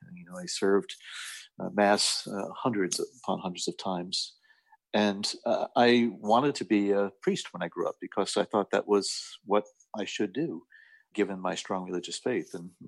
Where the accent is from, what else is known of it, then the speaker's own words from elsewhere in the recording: Ireland; I try to get back to Ireland at least once a year